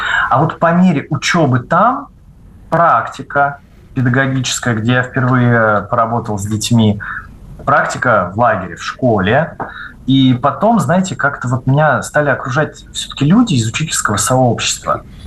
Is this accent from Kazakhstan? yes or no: no; Moscow Oblast, Russia; я из Подмосковья